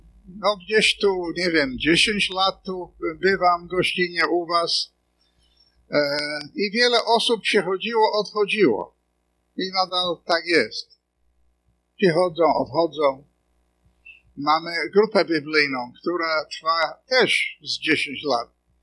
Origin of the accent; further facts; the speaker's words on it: North West England, United Kingdom; Polish is a second language; urodziłem się, wychowałem się koło Manchesteru.